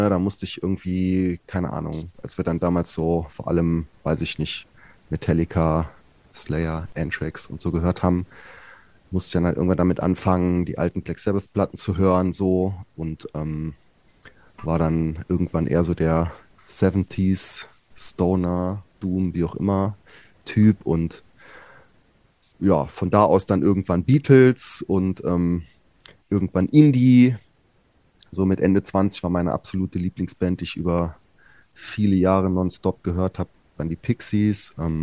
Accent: Honzrath, Saarland, Germany; now in Cologne, Germany; Ich komme wie du ursprünglich aus dem Saarland, bin in Dillingsaar geboren, in Honsrath aufgewachsen.

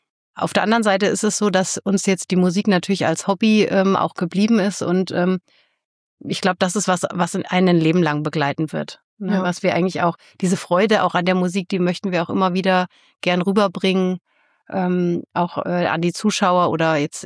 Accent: Fulda, Hesse, Germany; born there; Ich komme aus der Gegend. Bin in Fulda geboren.

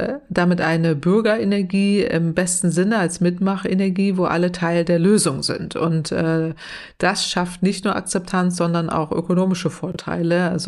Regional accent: Northwest Germany, Germany; Und ich komme ja aus dem Nordwesten Deutschlands, das sage ich immer gerne an der Stelle. Da ist Gegenwind Energie.

